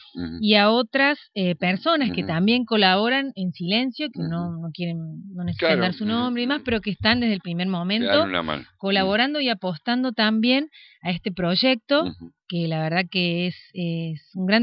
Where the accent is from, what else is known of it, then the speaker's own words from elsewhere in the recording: Córdoba, Argentina; now in Concordia, Argentina; yo soy licenciada en psicología, yo soy recibida de la Universidad Nacional de Córdoba, soy de Córdoba.